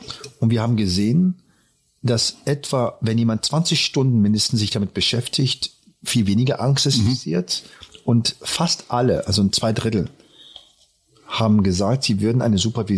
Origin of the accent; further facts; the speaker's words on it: Berlin, Germany; Ich bin hier aufgewachsen im Wedding und da hatten wir Gastarbeiterklassen.